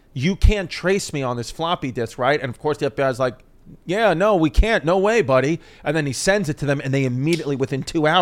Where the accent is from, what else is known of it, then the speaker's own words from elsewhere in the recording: Queens, New York, United States; But that's why I grew up in Queens. You would go to Long Island and all that.